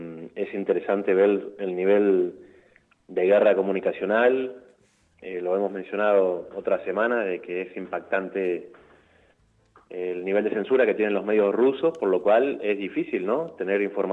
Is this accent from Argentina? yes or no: yes; Argentina; yo como ciudadano argentino también.